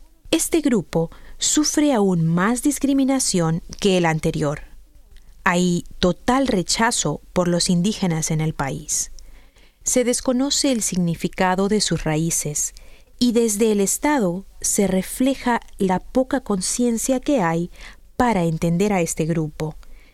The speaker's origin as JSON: {"language": "Spanish", "region": "Bogotá", "country": "Colombia", "said": "soy de Bogotá, Colombia."}